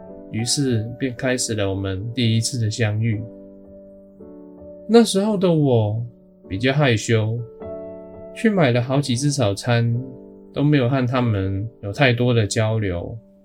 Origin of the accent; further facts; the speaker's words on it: Hong Kong; Chinese is a second language; 直到那一刻起，他们才知道我是一个香港人